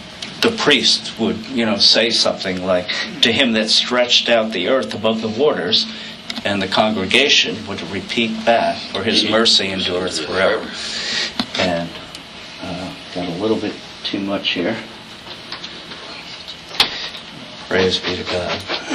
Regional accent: Blooming Grove, New York, United States; I grew up in Blooming Grove

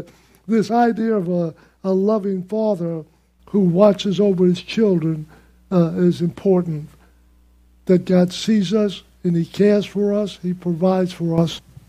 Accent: New Orleans, Louisiana, United States; I grew up in New Orleans, out on Airline Highway

